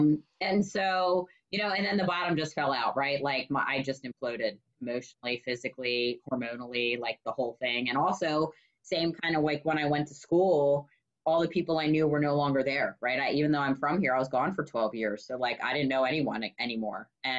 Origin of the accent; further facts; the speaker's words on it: Maryland, United States; also born or lived in Pennsylvania; So I'm from Maryland, but then I went to school and I stayed because that's where my sober network was.